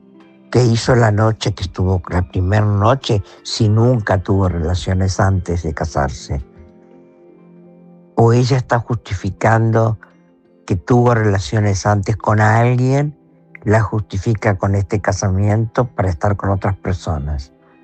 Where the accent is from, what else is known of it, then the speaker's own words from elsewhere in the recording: Argentina; yo les hablo, soy argentina, soy profesional